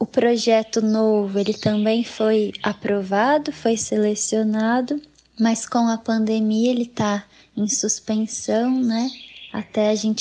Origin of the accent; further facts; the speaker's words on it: Minas Gerais, Brazil; now in São Carlos, Brazil; sou mineira, tenho uma família grande por parte de mãe no sul de Minas, em Varginha. Meu pai é argentino, nascido em Santa Fé, então também tem essa metade argentina, né? E aí eu nasci e cresci no sul de Minas.